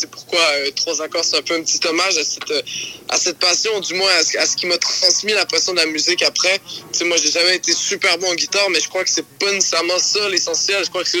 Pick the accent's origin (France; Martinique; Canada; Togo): Canada; Montreal, Quebec; puis moi je suis Montréalais